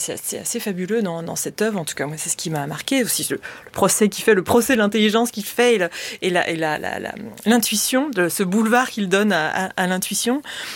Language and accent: French; Nouvelle-Aquitaine, France; là où j'ai grandi, c'est tout près de Sainte-Soline.